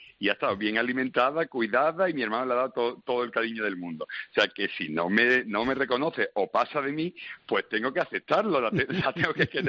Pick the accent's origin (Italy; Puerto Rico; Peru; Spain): Spain; El Borge, Andalusia; en mi pueblo, en el Borges, en la Sarquía, aquí en Málaga, todo el mundo tenía un burro en esa época